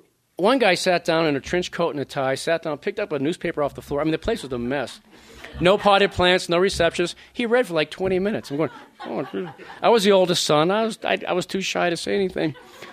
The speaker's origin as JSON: {"language": "English", "region": "Massachusetts", "country": "United States", "said": "All right, so we're from Merrimack Valley where they all friggin' talk like this."}